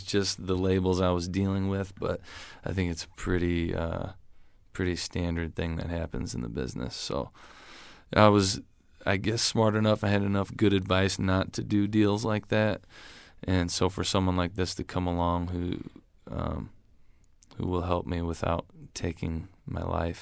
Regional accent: Bloomington, Illinois, United States; So we did my hometown, Bloomington, Chicago, Minneapolis, St. Louis, Quad Cities

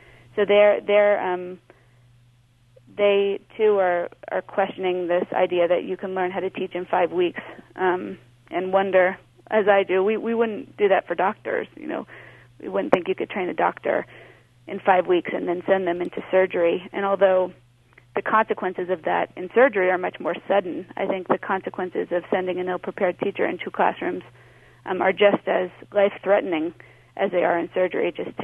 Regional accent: Dallas, Texas, United States; I grew up in Dallas, which is largely segregated by class and race

